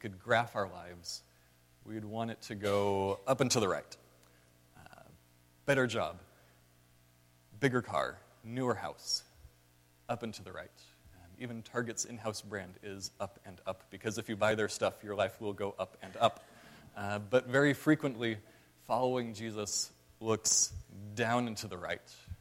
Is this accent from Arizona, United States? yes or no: yes; Arizona, United States; I'm from Arizona, so we don't really encounter them very much.